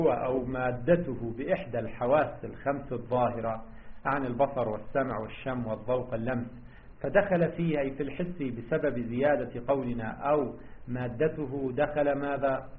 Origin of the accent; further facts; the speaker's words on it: Lebanon; هذا ما يعرف عندنا في لبنان بشقائق النعمان